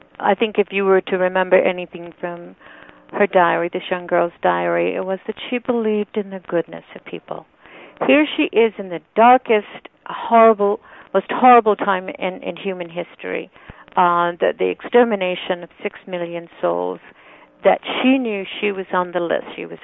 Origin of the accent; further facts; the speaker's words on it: Indiana, United States; we couldn't have gotten married in my home state of Indiana.